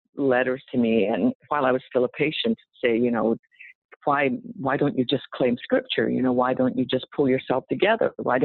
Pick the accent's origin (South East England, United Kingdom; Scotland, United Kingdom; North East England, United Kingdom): Scotland, United Kingdom; now in United States; people can probably tell a few words to any opening sentence that I didn't start in Texas. I'm from Scotland. I was born in Scotland.